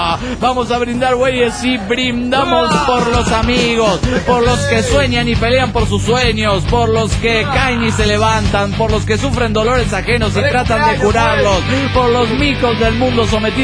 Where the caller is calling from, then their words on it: Tibas, Costa Rica; Hola, soy … de Tibias, Costa Rica.